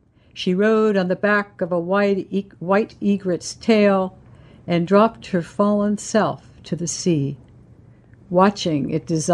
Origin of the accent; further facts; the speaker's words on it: Santa Monica, California, United States; also born or lived in England; I was born in England, grew up in Santa Monica